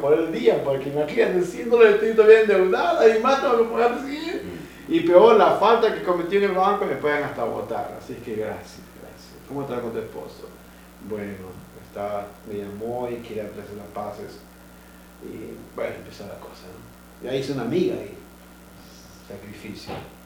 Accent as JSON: {"language": "Spanish", "region": "Oaxaca", "country": "Mexico", "said": "yo soy hombre macho, soy allá de Oaxaca, de mi tierra."}